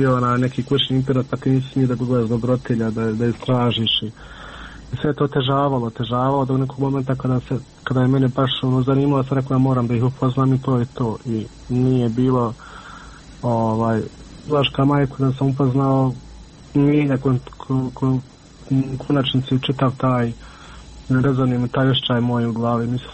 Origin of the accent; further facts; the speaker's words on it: Miljevina, Republika Srpska, Bosnia & Herzegovina; mi smo svi gore iz Miljevine